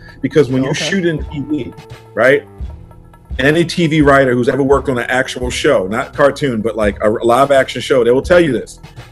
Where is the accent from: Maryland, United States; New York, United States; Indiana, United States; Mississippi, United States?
Maryland, United States; Baltimore; I grew up in Baltimore, and you know, later in life things got a little bit rough